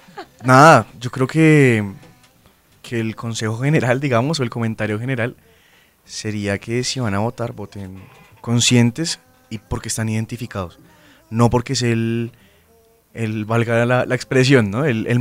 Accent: Colombia; Hemos perdido mucho ese somos todos colombianos

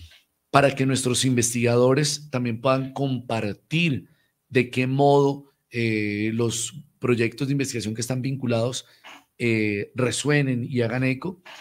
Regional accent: Colombia; no podemos olvidar que somos colombianos, que hemos estado en un país con un alto índice de violencia, de intolerancia.

